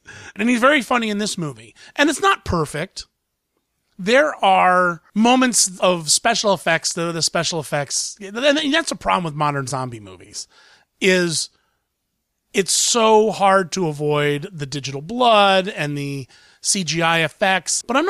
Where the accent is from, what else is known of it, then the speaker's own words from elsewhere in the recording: Columbus, Ohio, United States; It's opening locally in my hometown, Columbus, Ohio, this weekend.